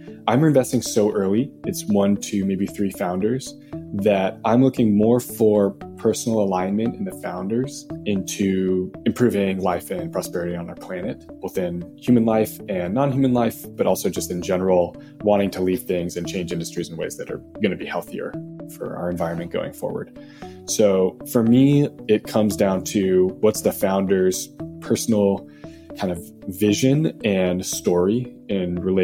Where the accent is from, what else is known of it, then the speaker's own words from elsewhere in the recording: Menlo Park, California, United States; now in San Francisco, United States; I grew up in Menlo Park and I'm now in San Francisco, so I haven't gone far.